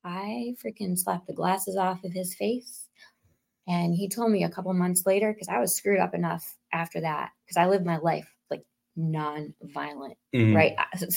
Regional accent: Michigan, United States; also born or lived in Chicago; now in Sacramento, United States; I'm from Michigan.

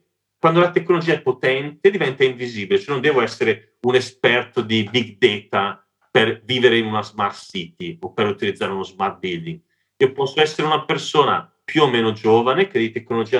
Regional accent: Bergamo, Lombardy, Italy; accent: Bergamasque, Val Seriana; Posso partire, essendo io bergamasco, si sentirà forse dal mio accento, valseriana per chi ha l'orecchio fine, da un bellissimo progetto fatto nella mia città d'origine

